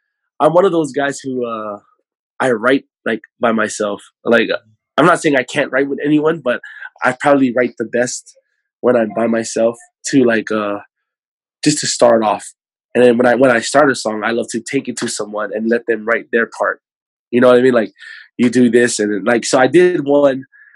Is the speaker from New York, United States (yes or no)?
no; California, United States; now in Hawaii, United States; I'm from California, so when it's hot outside here in Hawaii, my face is not always the prettiest, man.